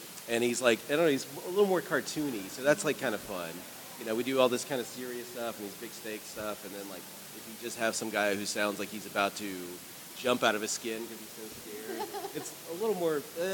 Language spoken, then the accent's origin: English; Texas, United States; accent: Texas; I feel more at home in my roots, in my Texas accent.